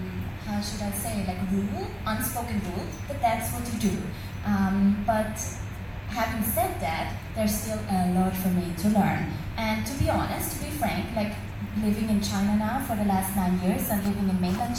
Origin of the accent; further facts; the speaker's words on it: Austria; English is a second language; growing up in Austria, I have to say, and we brought this up in our episode, of course I grew up learning about recycling